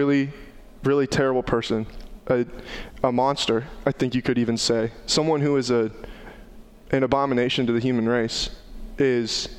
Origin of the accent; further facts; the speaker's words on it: Clarinda, Iowa, United States; I'm from Clarinda, which is 2.5 hours away from Ames.